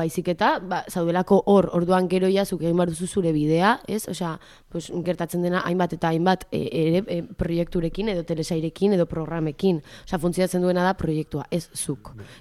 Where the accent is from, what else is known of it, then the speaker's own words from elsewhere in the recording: Portugalete, Basque Country, Spain; ni Portugaletekoa naiz